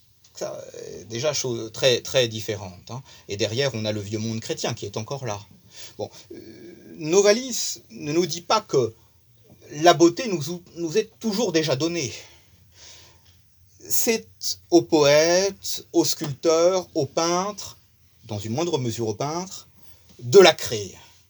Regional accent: France; nous, en tant que Français

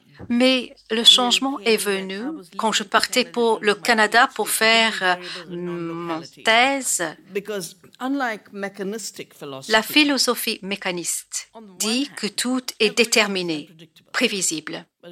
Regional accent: India; also born or lived in Bangalore; Moi, je viens de l'Himalaya. C'est le début de toutes nos grandes rivières, le Gange et les quatre tributaires.

